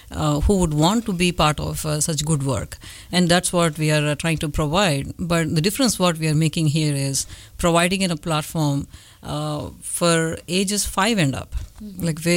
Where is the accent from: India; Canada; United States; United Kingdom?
India; English is a second language; I'm from India